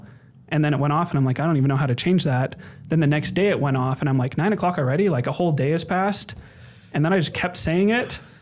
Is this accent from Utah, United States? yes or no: yes; Bountiful, Utah, United States; I'm from Bountiful, Utah.